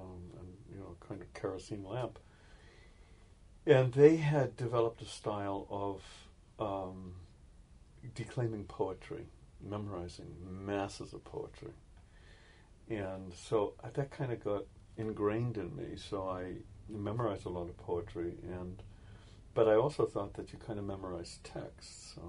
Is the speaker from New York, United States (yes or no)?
no; Waltham, Massachusetts, United States; born there; I was born in Waltham, Massachusetts.